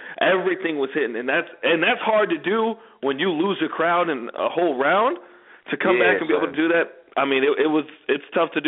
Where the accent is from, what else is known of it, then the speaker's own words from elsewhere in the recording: New Orleans, Louisiana, United States; I'm from New Orleans.